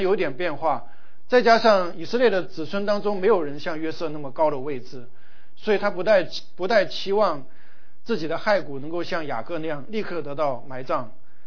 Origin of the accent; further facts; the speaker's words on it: China; 棺材我们中国人是非常忌讳的